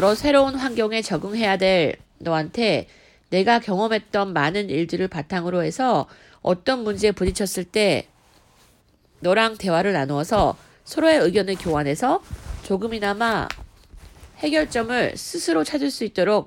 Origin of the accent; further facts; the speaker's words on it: Japan; also born or lived in South Korea; 한국에서 태어나 7살에 일본으로 가 살게 되었어.